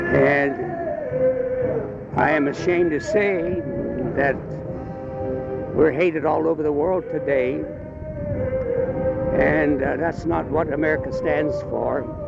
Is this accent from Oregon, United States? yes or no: no; Los Gatos, California, United States; I'm from Los Gatos, California.